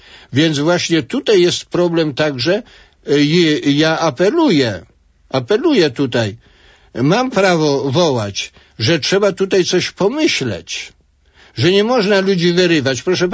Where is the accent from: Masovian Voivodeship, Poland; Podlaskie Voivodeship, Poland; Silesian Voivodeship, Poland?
Masovian Voivodeship, Poland; bo na Mazowszu Północnym, w moich rodzinnych stronach tego nie widać.